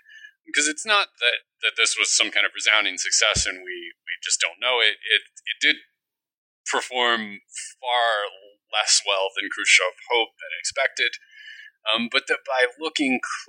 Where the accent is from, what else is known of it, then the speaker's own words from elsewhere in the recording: Midwest, United States; On some basic personal level, it comes from growing up in the Midwest. I lived, quote unquote, in town, but I was, probably 300 yards from the nearest cornfield.